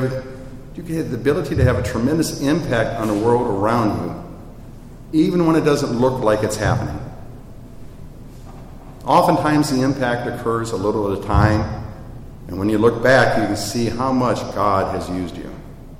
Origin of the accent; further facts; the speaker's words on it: St. Louis, Missouri, United States; So I grew up in Missouri Synod, and I grew up in St. Louis, and I grew a block away from the seminary.